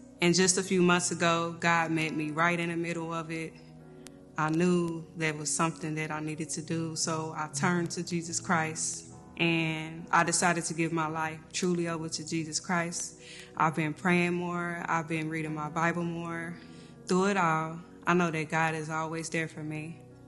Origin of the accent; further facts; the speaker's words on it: Oklahoma, United States; I grew up in Oklahoma with both of my parents